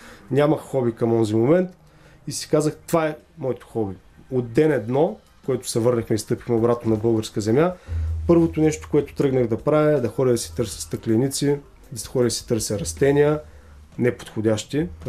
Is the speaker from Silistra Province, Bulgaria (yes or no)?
yes; Silistra, Silistra Province, Bulgaria; аз съм от Силистра, не знам дали го споменахме по-рано, но моето семейство живее в Силистра и те са търговци. Моето семейство има бизнес с верига хранителни магазини.